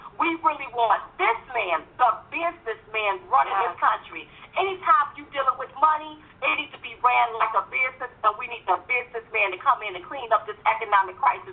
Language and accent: English; United States; I'm part of America. I'm an American.